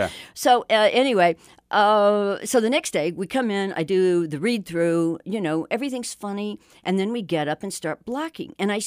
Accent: Dallas, Texas, United States; I knew who Bonnie and Clyde were because I grew up in Dallas, you know, but a lot of people didn't know who they'd been.

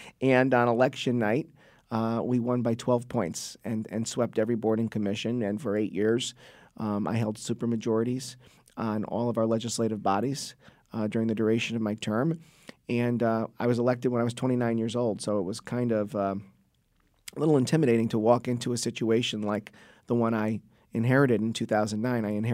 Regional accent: Trumbull, Connecticut, United States; I had the honor and privilege for 8 years to lead my hometown of Trumbull, Connecticut. It's a town of about 37,000 people, just north of Bridgeport, Connecticut.

